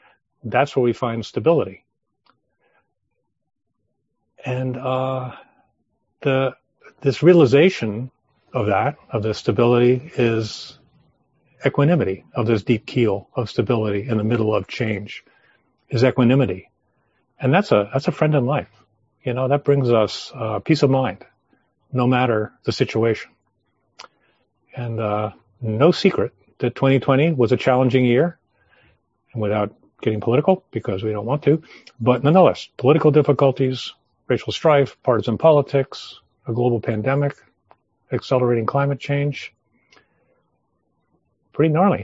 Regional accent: Long Island Sound, United States; And I grew up on Long Island Sound with boats

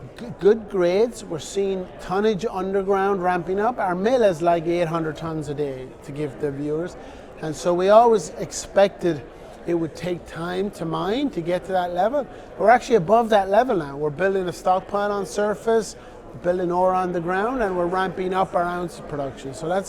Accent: Ireland; I'm an Irishman, I like to buy things cheap.

